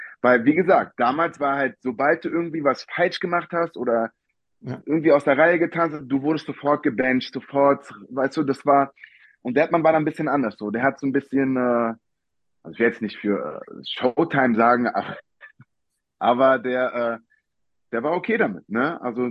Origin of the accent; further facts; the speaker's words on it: Germany; Aber ich bin ja hier in Deutschland groß geworden und auch in der deutschen Basketballkultur.